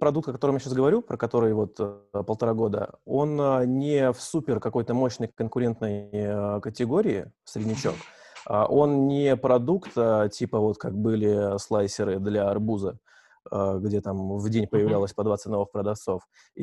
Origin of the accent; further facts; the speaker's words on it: Novosibirsk, Novosibirsk Oblast, Russia; now in Moscow, Russia; мне 26 лет, я с Новосибирска, из России, но я уже полтора года живу в Москве.